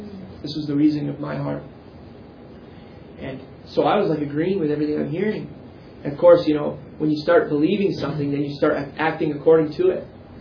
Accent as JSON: {"language": "English", "town": "Saranac Lake", "region": "New York", "country": "United States", "tie": "born or raised there", "said": "And that's unheard of in my hometown. The biggest wind I'd ever seen in Saranac Lake was maybe 35, 40 miles an hour."}